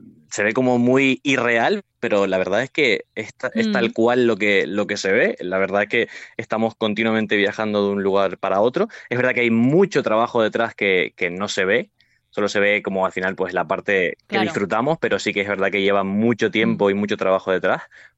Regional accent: Tenerife, Canary Islands, Spain; Yo soy de Tenerife, empecé aquí en Tenerife

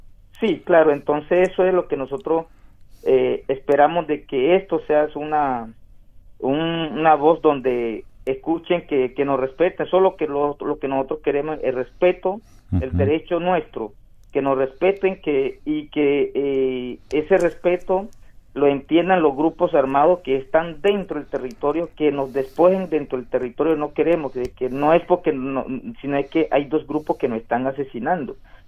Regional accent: Riosucio, Chocó, Colombia; soy del departamento de Chocó, municipio de Río Sucio, frontera entre Colombia con Panamá.

